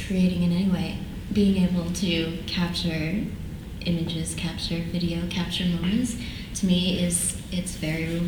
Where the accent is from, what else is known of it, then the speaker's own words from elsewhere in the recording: Monroe, New York, United States; I'm from Monroe, New York, yes. 845.